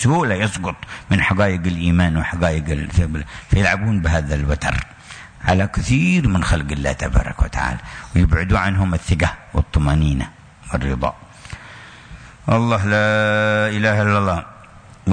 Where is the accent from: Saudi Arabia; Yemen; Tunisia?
Yemen; كان في بعض القرى عندنا في اليمن